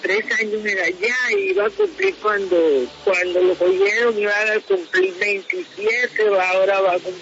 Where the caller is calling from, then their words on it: Acandí, Chocó, Colombia; Estoy en mi pueblo, estoy en Acandí.